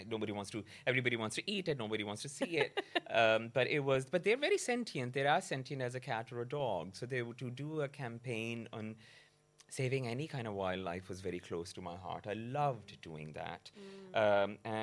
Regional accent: Pakistan; moved away as an adult; now in London, United Kingdom; people know I'm originally from Pakistan. I was brought up there. I was doing my MBA here in London in the mid-2000s

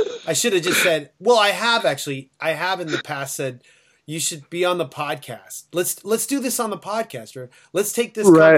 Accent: Phoenix, Arizona, United States; I'm from Phoenix and it never rains

